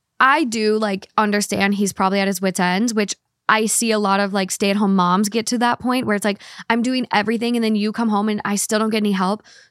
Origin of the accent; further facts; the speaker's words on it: United Kingdom; So side note, I'm from the UK. So Ireland isn't as far as people think since it's not, since I'm not American.